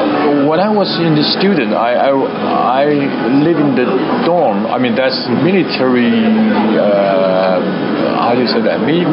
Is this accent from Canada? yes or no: no; Taipei, Taiwan; Yes, I grew up in Taiwan.